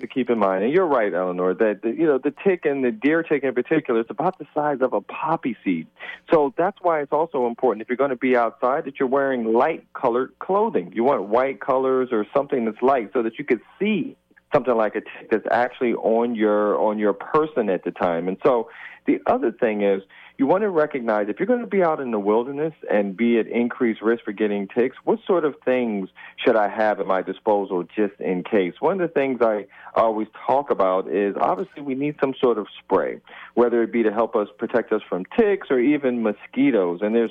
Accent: Virginia, United States; Now, I grew up in Virginia, but Virginia is one of those 14 states that you named

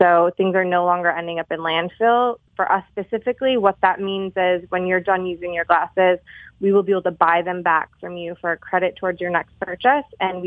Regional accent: Detroit, Michigan, United States; I'm a Michigan native, and I was back in my hometown of Detroit in early 2016

